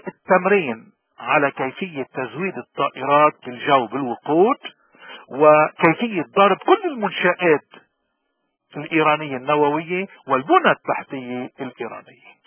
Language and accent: Arabic; Lebanon; ومين أكتر منا نحن كلبنانيين من كل فئتنا ما بيعرف شو هو إجرام النظام البعثي السوري